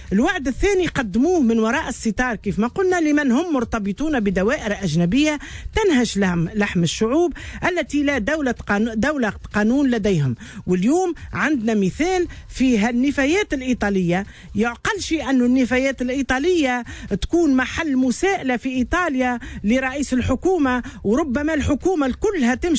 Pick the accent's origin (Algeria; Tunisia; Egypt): Tunisia; كيف ما عندنا في تونس